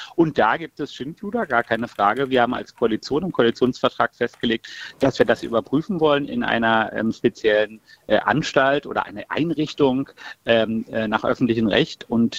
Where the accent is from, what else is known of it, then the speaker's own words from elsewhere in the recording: Berlin, Germany; in meinem Heimatbezirk Marzahn-Hellersdorf, aus dem ich komme